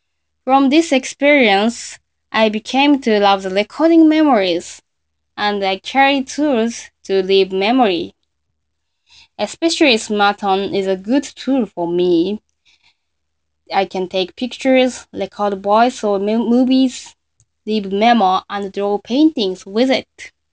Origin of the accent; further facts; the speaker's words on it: Tokyo, Japan; also born or lived in Fukushima; I was born and raised in Tokyo, so I was very anxious with new town and new school.